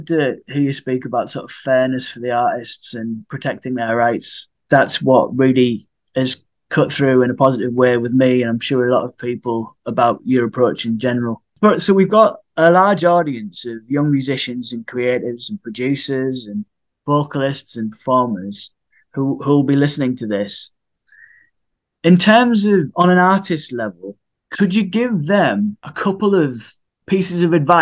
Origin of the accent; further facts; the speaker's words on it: North East England, United Kingdom; I'm from the Northeast